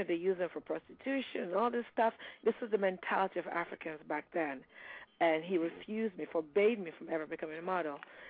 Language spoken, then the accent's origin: English; New York City, New York, United States; I was born in Brooklyn, but I'm actually from Nigeria. I'm off Nigerian parent, yes.